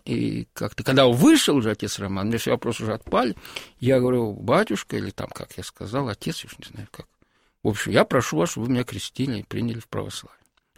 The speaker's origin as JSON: {"language": "Russian", "country": "Russia", "said": "Все-таки я из России, это первое."}